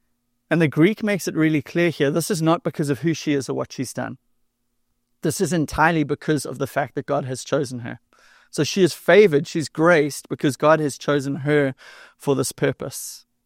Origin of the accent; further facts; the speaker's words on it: Durban, KwaZulu-Natal, South Africa; I grew up in South Africa. I grew up on the East Coast in a little city called Durban.